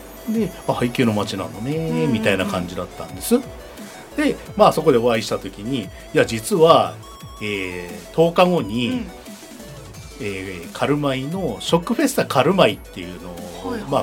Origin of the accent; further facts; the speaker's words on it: Sendai, Miyagi, Japan; はい、宮城県仙台市の出身でございます。